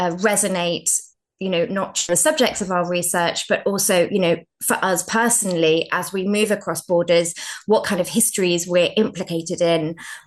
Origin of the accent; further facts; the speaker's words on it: United Kingdom; now in Toronto, Canada; the fact that I'm a British researcher working in Toronto